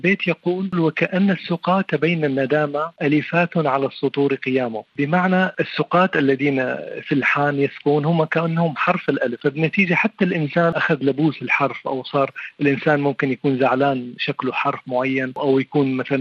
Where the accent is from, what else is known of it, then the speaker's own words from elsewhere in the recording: Mayadin, Deir ez-Zor Governorate, Syria; now in France; كوني لا ما عندي فرصة أشوف نهري اللي هو نهر الفرات في الميادين يعني مدينتي، فالآن كيف العالم الموازي إلي هو فرنسا.